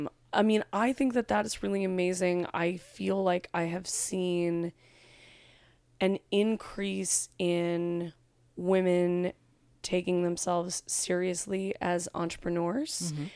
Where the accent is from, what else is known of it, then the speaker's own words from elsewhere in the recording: California, United States; I'm from California, so I see a lot of hippies like reusing bags